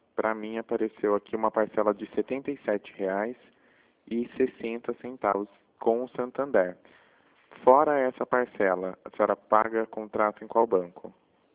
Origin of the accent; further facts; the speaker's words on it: São Paulo, Brazil; eu sou do interior de São Paulo, né?